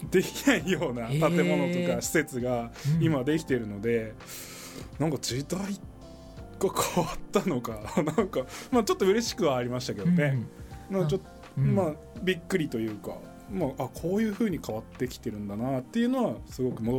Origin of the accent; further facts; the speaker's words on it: Kuriyama, Hokkaido, Japan; moved away as an adult; also born or lived in Sapporo; 札幌では仕事は6年半ぐらいやってたんですけど、大学生の頃からちょっと札幌に住んでたんで、栗山町はもう10年ぐらい離れてましたね。